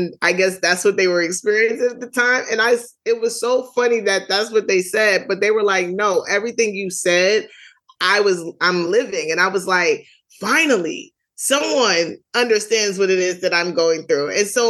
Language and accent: English; Brooklyn, New York, United States; accent: New York; I'm a girl from Brooklyn, New York. And so like, I like have the thick New York accent